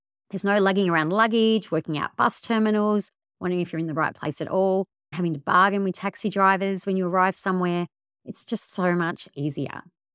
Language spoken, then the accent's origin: English; Australia; It does help that I'm from Australia and we drive on the left as well